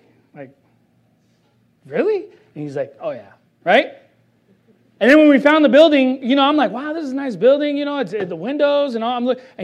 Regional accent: Long Beach, California, United States; but I come from Long Beach where there's faggots all over the place.

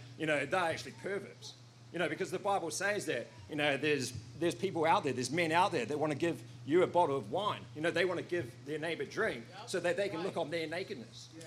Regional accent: New Zealand; I'm from New Zealand. I'm not speaking in tongues, all right? It's just my accent, all right?

